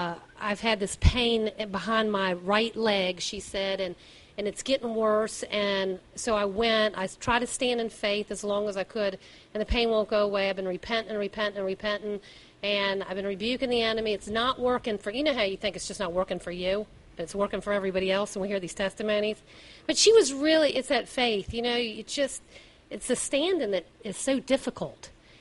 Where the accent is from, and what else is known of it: Maryland, United States; moved away as an adult